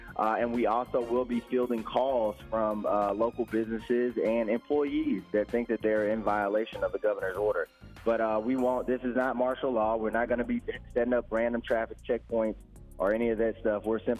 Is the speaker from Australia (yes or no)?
no; Cedar Grove, United States; growing up in Cedar Grove and living on that poverty line, I obviously have some personal experience